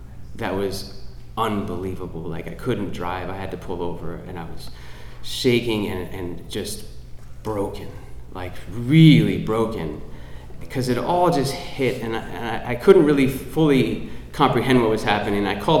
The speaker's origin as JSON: {"language": "English", "region": "New Jersey", "country": "United States", "said": "I'm from New Jersey. It's a terrible place to be from. It's literally the worst, maybe besides Ohio. Not with pride, but I was from there. Right outside of New York City, I'm from a working class family."}